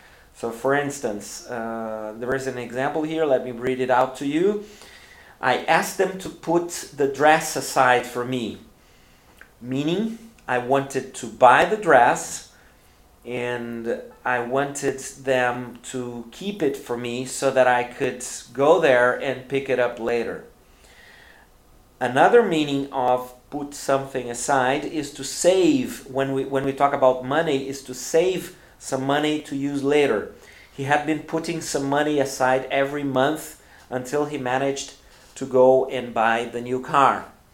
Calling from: Porto Alegre, Rio Grande do Sul, Brazil; English is a second language

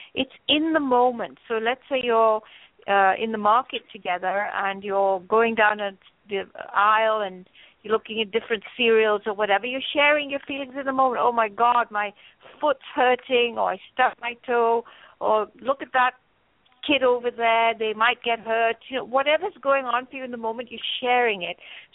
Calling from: Los Angeles, California, United States; Okay, well, I'm calling from Los Angeles, and the sun is just going down

